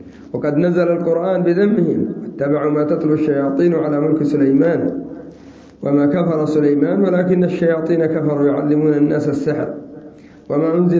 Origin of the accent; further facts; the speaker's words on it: Sanaa, Amanat Al Asimah, Yemen; بل عندنا في صنعاء